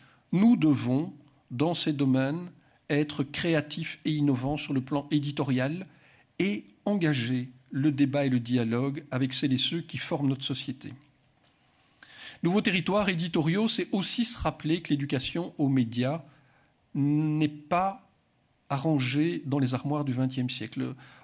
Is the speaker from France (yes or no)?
no; Belgium; Alors, je viens de Belgique. Pour nous, la proximité, c'est quand on a fait 50 kilomètres.